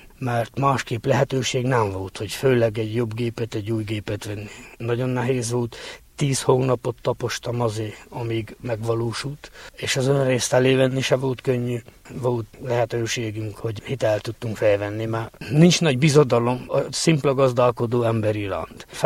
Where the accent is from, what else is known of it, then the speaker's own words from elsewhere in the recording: Kükülőkeményfalva, Harghita, Romania; Kükülőkeményfalván születtem, ott is lakunk, gazdálkodunk a családommal.